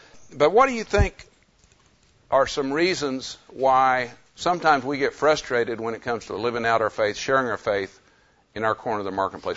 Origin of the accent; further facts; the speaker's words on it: Oklahoma City, Oklahoma, United States; from Oklahoma City.